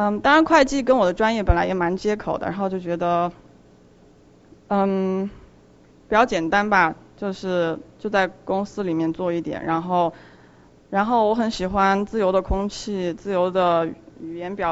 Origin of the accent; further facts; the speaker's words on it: China; 其实我学这些都是因为我在中国长大的。